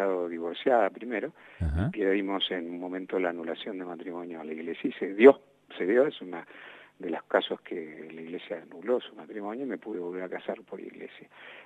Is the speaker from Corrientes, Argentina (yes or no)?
no; Buenos Aires, Argentina; Yo soy porteño. Nací en Caballito.